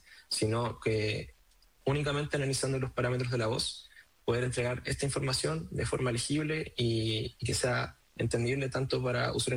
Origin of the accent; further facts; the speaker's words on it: Concepción, Biobío, Chile; más nosotros que somos de Concepción. Bueno, Vicente es de Santiago, yo soy de Concepción.